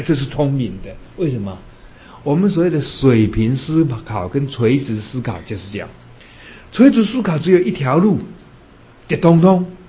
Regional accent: Yilan County, Taiwan; 我在想以前呢，我是宜兰人，我常常都这么想

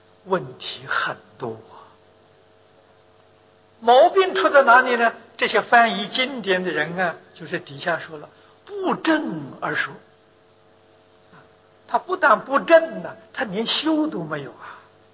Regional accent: China; 我们身为中国人，不能说是不幸运的

